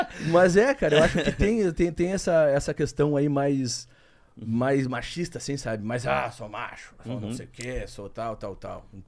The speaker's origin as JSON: {"language": "Portuguese", "town": "Lavras do Sul", "region": "Rio Grande do Sul", "country": "Brazil", "tie": "born or raised there", "also_born_or_lived": "Bagé / Pelotas", "lives_now": "Porto Alegre, Brazil", "said": "E eu sou do interior. Sou do interior. Cara, eu nasci em Rio Grande... Morei em Bagé logo depois, me criei em Lavras do Sul, me formei em Pelotas."}